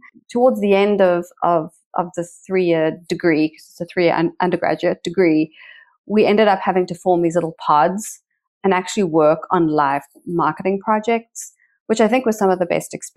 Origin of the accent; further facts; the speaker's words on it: Johannesburg, Gauteng, South Africa; up being in Johannesburg, where I grew up. So I didn't have the typical college experience of leaving my hometown.